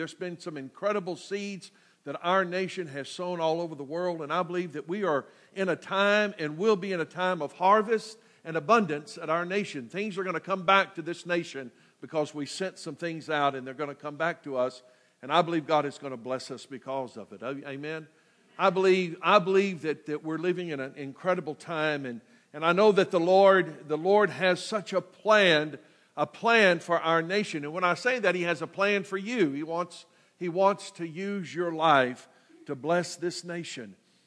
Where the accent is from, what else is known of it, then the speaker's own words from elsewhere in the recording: United States; That I'm grateful today that I'm an American.